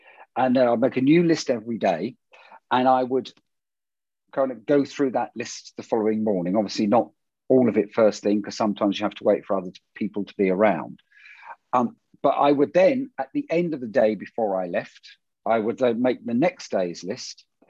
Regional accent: United Kingdom; I'm British. That's all I talk about.

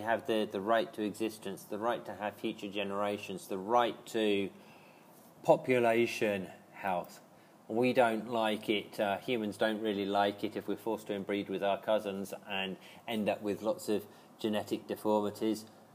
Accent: England, United Kingdom; So if you look at my home country, England or the UK

